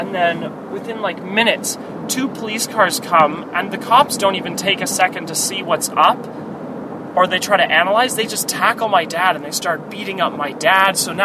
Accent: Canada; And funny of which, I'm a Canadian.

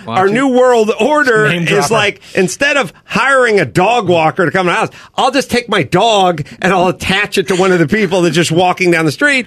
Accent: North Hollywood, California, United States; I grew up in North Hollywood, and the metal thing just didn't really hit that hard.

